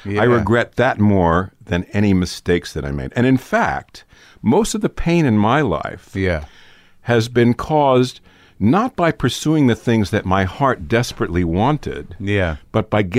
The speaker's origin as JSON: {"language": "English", "region": "New York", "country": "United States", "tie": "born or raised there", "said": "I grew up in New York."}